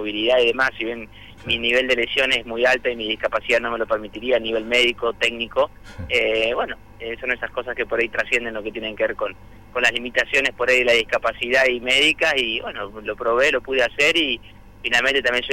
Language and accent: Spanish; Neuquén, Argentina; Yo nací, vivo y resido actualmente en Neuquén, capital